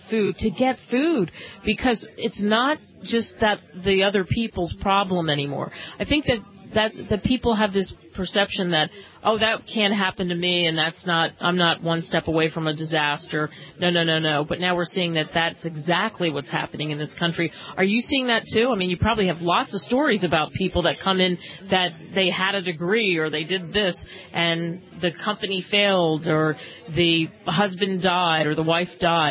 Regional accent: Philadelphia, Pennsylvania, United States; I mean, I could say this because I grew up in Philly.

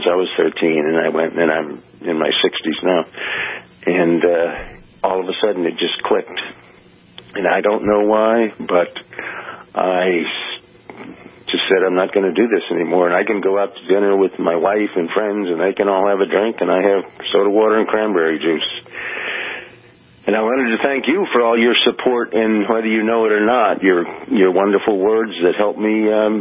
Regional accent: Houston, Texas, United States; Yeah, and I'm from Houston, and I used to go to Rice football games.

